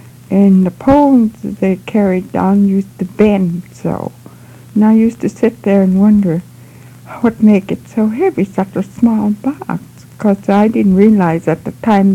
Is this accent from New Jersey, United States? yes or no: no; Chandler, Alaska, United States; born there; I was born in Chandler, Alaska, right at the lower end of Big Chandler Lake at the Brooks Range, May 10, 1905.